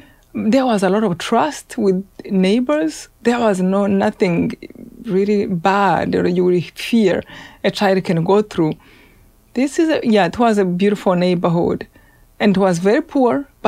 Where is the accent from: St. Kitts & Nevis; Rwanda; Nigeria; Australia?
Rwanda; now in United States; So my childhood was really no more as I see children growing up here in America.